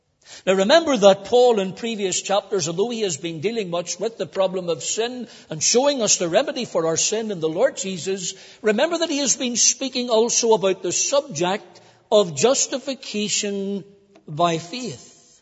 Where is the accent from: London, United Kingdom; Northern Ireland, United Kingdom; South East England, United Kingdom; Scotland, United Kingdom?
Northern Ireland, United Kingdom; Cookstown; When I was a young Christian, Growing up in the Cookstown Church, I used to sit beside this elderly couple.